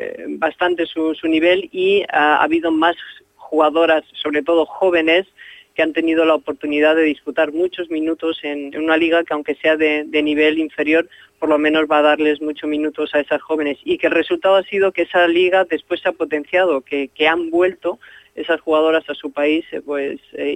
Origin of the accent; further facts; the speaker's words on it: Spain; sí, que soy la primera española